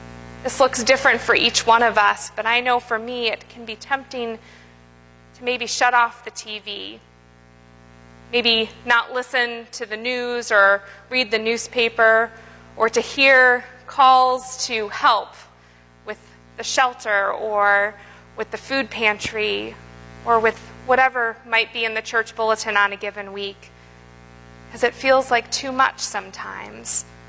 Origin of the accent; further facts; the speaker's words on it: Chicago, Illinois, United States; So as Austin shared, I grew up in Chicago.